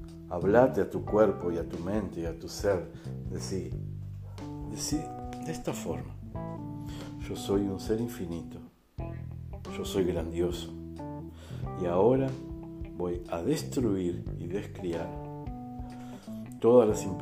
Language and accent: Spanish; Paso de los Toros, Tacuarembó, Uruguay; born there; allá en Uruguay, que es donde yo nací, la ciudad de Paso de los Toros, una tarde de invierno